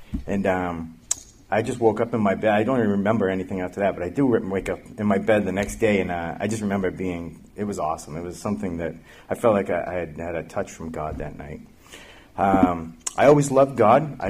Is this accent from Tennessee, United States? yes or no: no; Boston, Massachusetts, United States; I'm 47 years old. The first years of my life, I grew up in Boston in a very Catholic family.